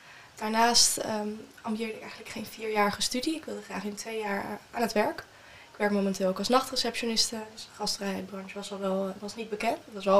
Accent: Almere, Flevoland, Netherlands; now in Zwolle, Netherlands; Ik kom uit Almere en woon momenteel in Zwolle. Ik ben 18 jaar oud

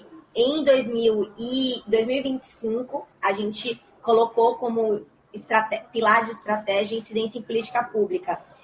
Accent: Salvador, Bahia, Brazil; now in São Paulo, Brazil; Eu sou de Salvador, né? Então, eu falei isso, baiana, sou de Salvador. E quando a gente foi empreender, eu tive que me mudar para São Paulo.

